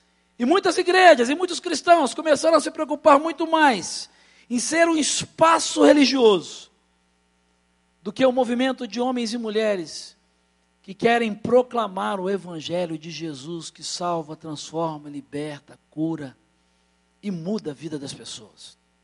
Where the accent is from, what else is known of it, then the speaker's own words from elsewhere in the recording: Rio de Janeiro, Brazil; A gente estava conversando sobre a cidade do Rio de Janeiro, eu sou carioca